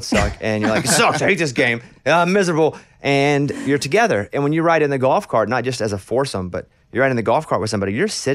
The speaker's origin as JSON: {"language": "English", "region": "Arkansas", "country": "United States", "said": "like I'm from Arkansas. I didn't snow that much."}